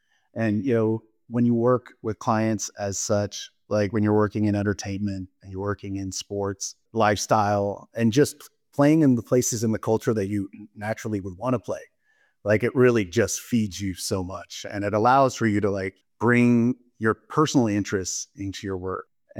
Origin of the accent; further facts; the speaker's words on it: Pacific Northwest, United States; now in Bay Area, United States; technically I'm the Bay Area transplant, but I grew up nomadically in the Northwest. I'm bounced around a lot when I was a kid.